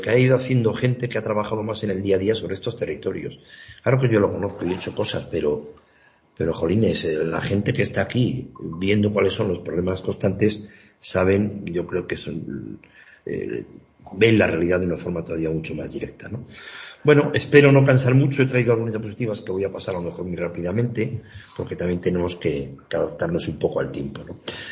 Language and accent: Spanish; Palencia, Castile and León, Spain; Yo soy de Palencia capital, y a la montaña palentina he venido muchas veces.